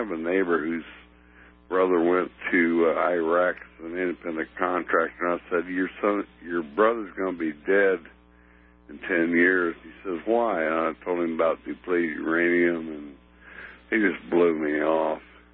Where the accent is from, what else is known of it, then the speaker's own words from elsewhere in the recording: England, United Kingdom; I'm English, and I'm not sure what English and French get along